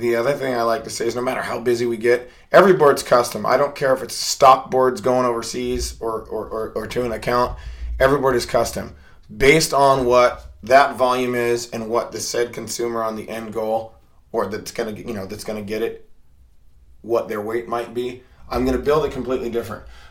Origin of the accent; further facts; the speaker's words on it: Portland, Oregon, United States; I grew up in Portland, Oregon. I am originally from Oregon, and I'm a adult learner.